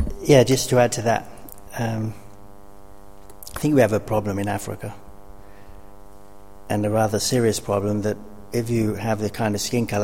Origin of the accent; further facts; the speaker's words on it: United Kingdom; Well, we're from Britain, we always give out money.